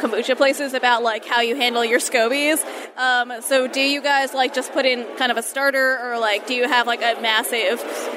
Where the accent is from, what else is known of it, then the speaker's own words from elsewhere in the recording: Woodmere, New York, United States; I'm from Woodmere, but let's not talk about that.